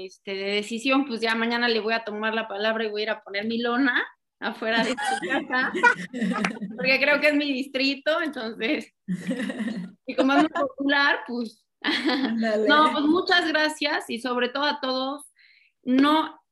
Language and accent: Spanish; Mexico; Entonces tratemos como mexicanos de no ser negativos